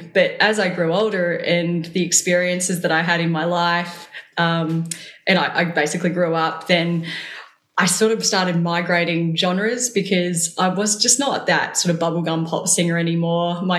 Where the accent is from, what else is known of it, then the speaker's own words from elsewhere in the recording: Melbourne, Victoria, Australia; I'm from Melbourne and I'm born and bred here.